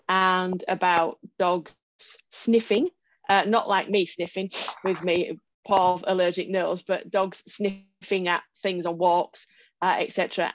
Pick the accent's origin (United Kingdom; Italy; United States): United Kingdom; from the UK, from Separation Anxiety Solutions.